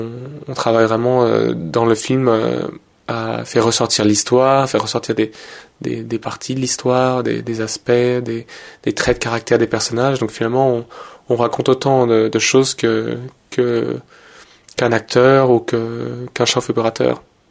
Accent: France; now in Belgium; je suis français mais je vis en Belgique

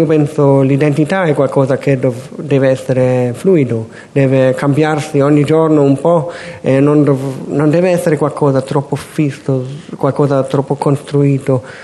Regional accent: Germany; Italian is a second language; ma ovviamente sono tedesco

